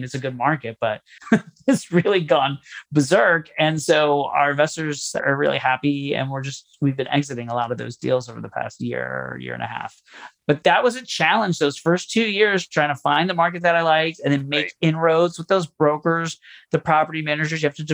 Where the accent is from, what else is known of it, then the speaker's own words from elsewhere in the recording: Orlando, Florida, United States; also born or lived in Kansas City; now in Boston, United States; I was living in South Florida. I grew up in Orlando. And my parents still lived there at the time.